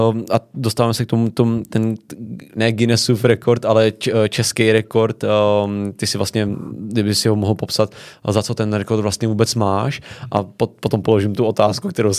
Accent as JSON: {"language": "Czech", "region": "South Bohemian Region", "country": "Czechia", "said": "já pocházím tam od Jindřichova Hradce"}